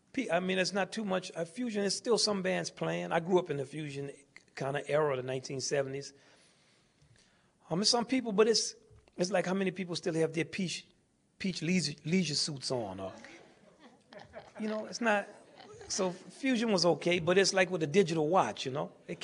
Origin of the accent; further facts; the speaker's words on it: New Orleans, Louisiana, United States; And I'm from New Orleans. We call it the Big Easy.